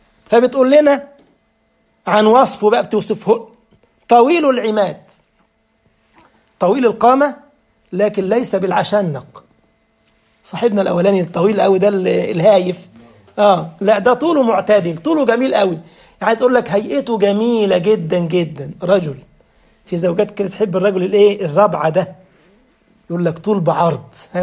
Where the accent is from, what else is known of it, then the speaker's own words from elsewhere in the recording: Upper Egypt, Egypt; انا صعيدي على فكره من وجه جبلي